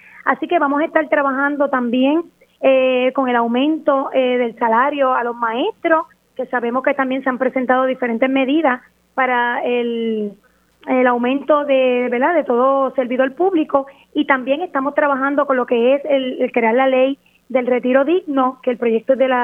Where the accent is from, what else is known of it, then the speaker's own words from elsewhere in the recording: Toa Baja, Puerto Rico; soy de aquí, de Toa Baja, soy llanera de corazón.